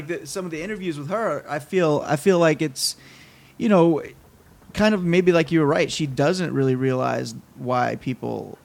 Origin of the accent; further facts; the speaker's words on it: Bible Belt, United States; from growing up in the Bible Belt, you know, there's a lot of situations where they would tell us things that was an idea